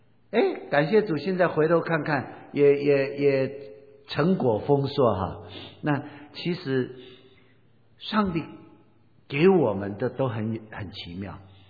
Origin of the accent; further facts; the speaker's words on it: Taiwan; 然后就忘掉我们台湾人哈、啊，对不起，我是从台湾来